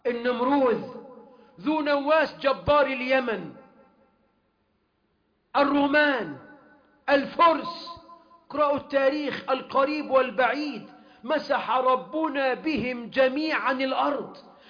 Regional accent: Egypt; اللهم احفظ بلدنا مصر

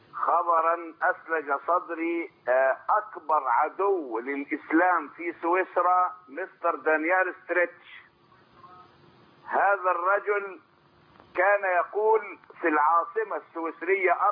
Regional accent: Egypt; الإعلاميين اللي عندنا في مصر

